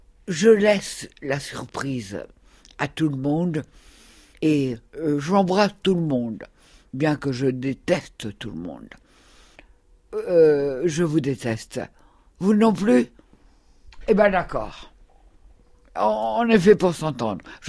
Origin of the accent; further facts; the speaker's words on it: Morlaix, Brittany, France; Parce que on va tourner à Morlaix, ma ville natale.